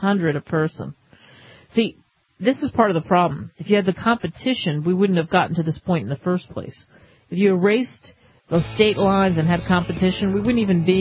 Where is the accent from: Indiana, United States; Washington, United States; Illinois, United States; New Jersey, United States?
New Jersey, United States; I mean, even growing up in New Jersey in the Philadelphia area, those slick, you know, like that black ice.